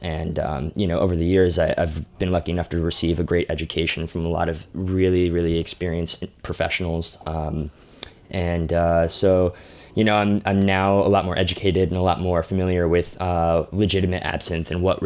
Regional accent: Tucson, Arizona, United States; Tucson. Yeah. Well, you know, there wasn't a lot

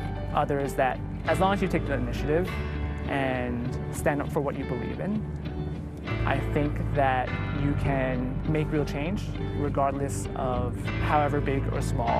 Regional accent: Queens, New York, United States; Growing up in Queens, I was not immune to anti-Asian bias.

